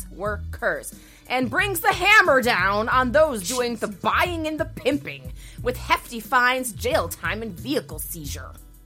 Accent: Chicago, Illinois, United States; born there; I was born in Humboldt Park

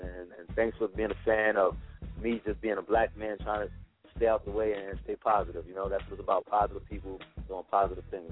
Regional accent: Bronx, New York, United States; So I'm from the Bronx. I'm from the Bronx. So it's like everything I do is the Bronx because the Bronx supports me.

